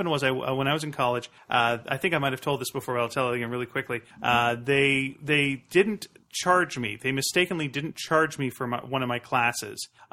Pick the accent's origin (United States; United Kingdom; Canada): Canada; I'm Canadian. I apologize at least three times a day.